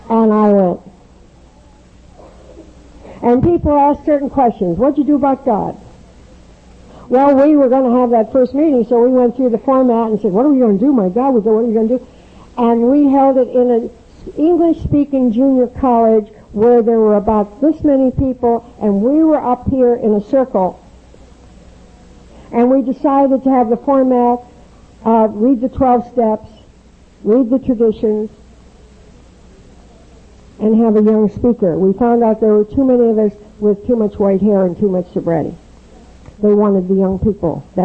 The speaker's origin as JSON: {"language": "English", "town": "Laguna Beach", "region": "California", "country": "United States", "said": "I come from Laguna Beach, as I told you. It is a very heavy pocket of AA."}